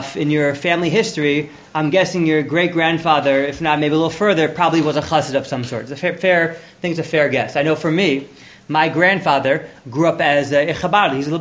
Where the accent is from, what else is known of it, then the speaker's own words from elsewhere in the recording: Teaneck, New Jersey, United States; So when I was growing up in Teaneck, so we never heard of a chassid, we never saw a chassid.